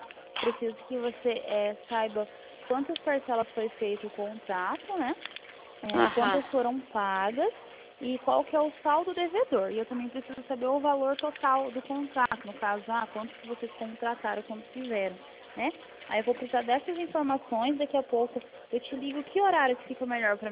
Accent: Paraná, Brazil; eu sou aqui do Paraná, na verdade.

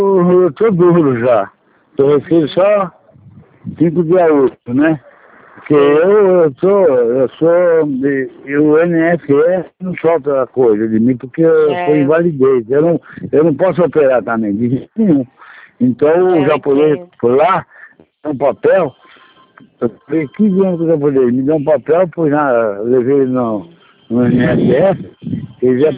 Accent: Osasco, São Paulo, Brazil; also born or lived in Marília; O meu eu nasci em Marília, nasci criado em São Paulo, em Osasco.

